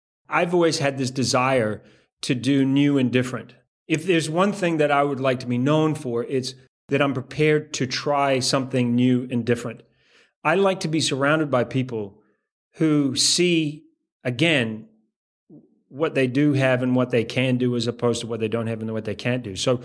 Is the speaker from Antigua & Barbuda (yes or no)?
yes; Antigua & Barbuda; also born or lived in Canada; I was living in the Caribbean. I grew up in the Caribbean. I used to fly from Antigua in the Caribbean